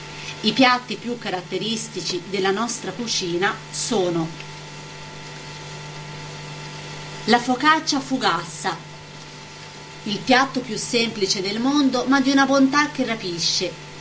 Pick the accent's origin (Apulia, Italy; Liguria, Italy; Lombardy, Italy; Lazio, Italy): Liguria, Italy; dopo la Toscana è il momento della Liguria, la mia terra.